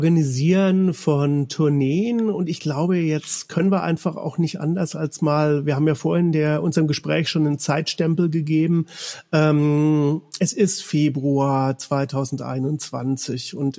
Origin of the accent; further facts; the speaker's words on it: Bavaria, Germany; moved away as an adult; now in Cologne, Germany; Ich bin in Bayern aufgewachsen. Ich bin 1968 geboren und ich bin mit Anfang 20 nach NRW nach Köln gegangen.